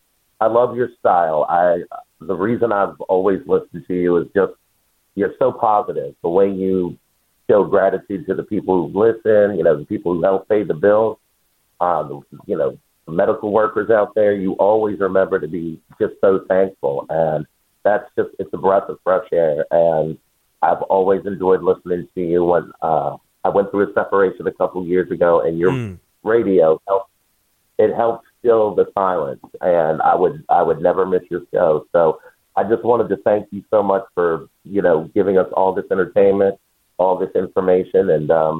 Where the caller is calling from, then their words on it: Martinsburg, West Virginia, United States; I come to you from Martinsburg, West Virginia, home of quarterback Tyson Bajus.